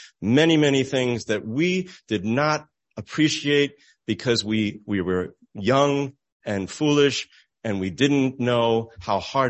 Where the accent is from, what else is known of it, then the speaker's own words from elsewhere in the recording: Glen Ridge, New Jersey, United States; I'm going down a street where I grew up in Glen Ridge, New Jersey, named Midland Avenue